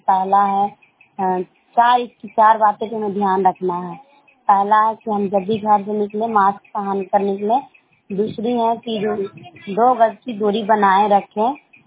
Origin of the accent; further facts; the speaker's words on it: Cheron, Bihar, India; मैं हरनौत ब्लॉक जिला नालंदा गांव चेरों के रहने वाली हूँ